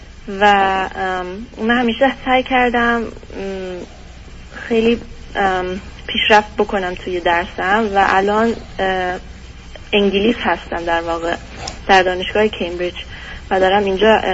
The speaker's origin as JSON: {"language": "Persian", "country": "Germany", "tie": "born there", "second_language": "Persian", "said": "من متولد آلمان هستم و 29 سالمه"}